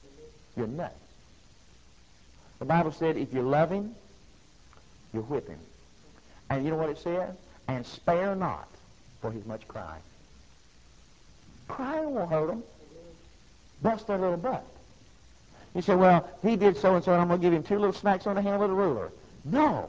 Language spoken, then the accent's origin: English; United States; I'm American. I get my opinion.